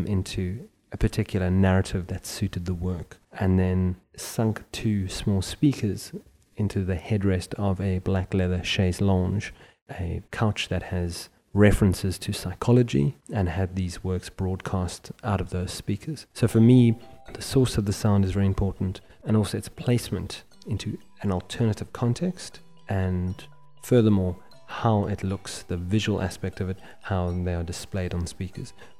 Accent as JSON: {"language": "English", "country": "South Africa", "tie": "born or raised there", "said": "my experience growing up in South Africa. As a white male growing up in South Africa"}